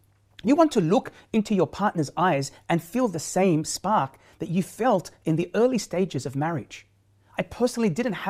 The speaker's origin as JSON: {"language": "English", "town": "Sydney", "region": "New South Wales", "country": "Australia", "tie": "born or raised there", "said": "in person from my hometown city of Sydney, that is heavily populated with multicultural Muslims."}